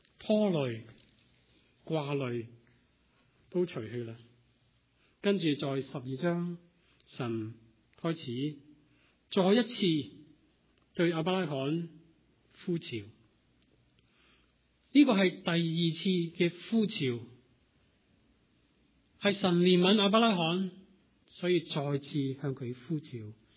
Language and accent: Chinese; Hong Kong; now in United States; 记得二十多年前，当我从香港移民到美国